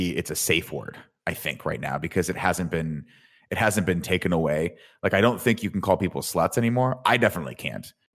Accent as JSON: {"language": "English", "town": "Riverside", "region": "California", "country": "United States", "tie": "born or raised there", "said": "that was the only thing for a kid growing up in Riverside, California"}